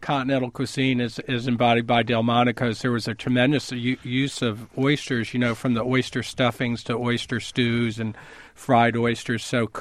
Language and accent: English; Mid-Atlantic, United States; I'm from the Mid-Atlantic, Chesapeake Bay region, and oyster roasts are a big deal down there